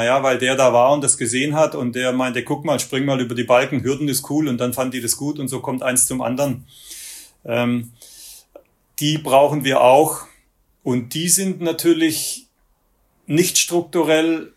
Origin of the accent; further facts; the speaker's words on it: Marbach am Neckar, Baden-Württemberg, Germany; Ich bin übrigens auch im Schwäbischen aufgewachsen. Ich bin in Marbach am Neckar geboren.